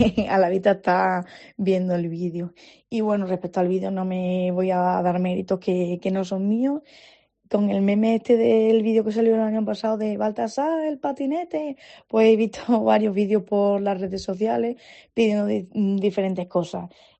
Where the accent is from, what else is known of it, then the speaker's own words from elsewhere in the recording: Extremadura, Spain; además yo de pequeña pocas veces he ido a ver la cabalgata grande de Badajoz, siempre me quedaba en mi pueblo, que reparten regalitos.